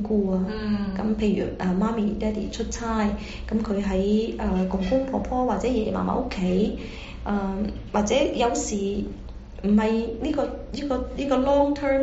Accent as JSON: {"language": "Cantonese", "country": "China", "said": "但係好多時我知道我哋中國人嗰種習慣咧，就要去興師問罪啊"}